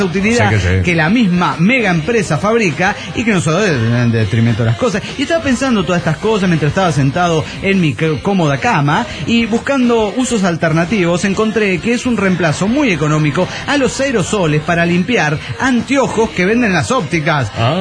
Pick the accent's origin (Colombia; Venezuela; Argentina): Argentina; Andalgalá, Catamarca; now in Tucumán, Argentina; yo estaba viviendo en Belén, Catamarca, efectivamente, y en Andangalá, Catamarca, que es mi tierra de origen, tierra de lucha contra las megaminerías.